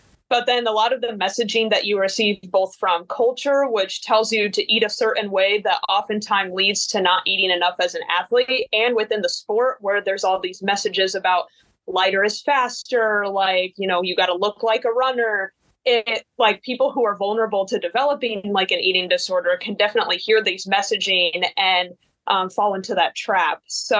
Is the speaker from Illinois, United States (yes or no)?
yes; Peoria, Illinois, United States; now in Kenosha, United States; I did my clinical dietitian training at OSF St. Francis Medical Center in my hometown of Peoria